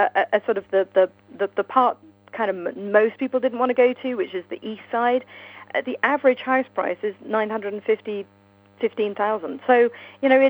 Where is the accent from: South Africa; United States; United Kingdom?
United Kingdom; London; now in Canada; obviously I'm originally from London